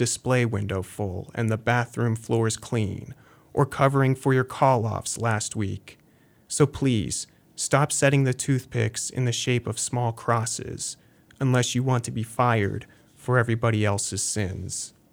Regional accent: Johnstown, Pennsylvania, United States; I'm from Johnstown, and I certainly noticed from a young age that Johnstown is built on a hill, and I lived kind of near the bottom of that hill.

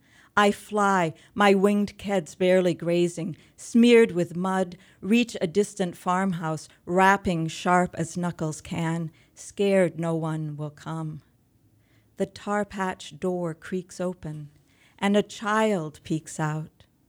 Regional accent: Iowa, United States; I should perhaps say that I grew up in Iowa, and I grew up in a place about 2 hours south of Lake Wobegon

